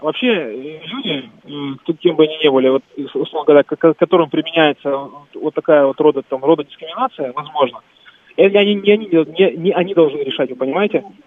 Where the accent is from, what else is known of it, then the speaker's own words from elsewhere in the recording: Rostov-on-Don, Rostov Oblast, Russia; потому что я из Ростова, там много разных национальностей.